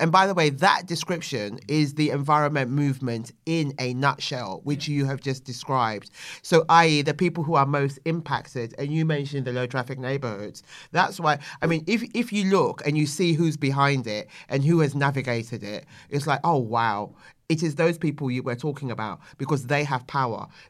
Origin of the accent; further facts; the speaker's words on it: London, United Kingdom; Yeah, I am. And yeah. hello to my Bermondsey boys.